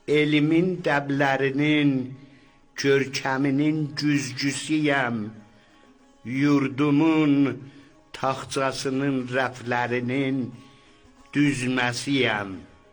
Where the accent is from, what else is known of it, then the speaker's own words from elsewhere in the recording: Iran; born there; من در ایران متولد شدم.